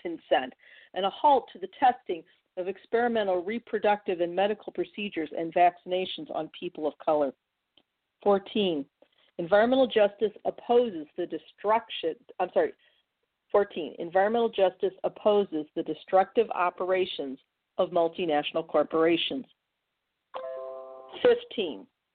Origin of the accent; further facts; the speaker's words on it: St. Louis, Missouri, United States; In my hometown of St. Louis, there were, of all the COVID cases, especially in St. Louis City, the majority of them, majority of the COVID deaths were that of the from the Black community.